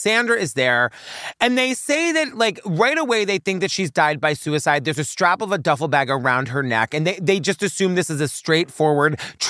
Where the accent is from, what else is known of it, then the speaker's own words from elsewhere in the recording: Cape Cod, Massachusetts, United States; Like, growing up in Cape Cod, you know, it's like the arm at the end of the Massachusetts.